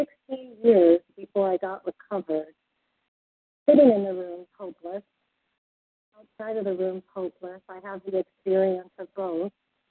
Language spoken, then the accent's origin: English; Wyoming, United States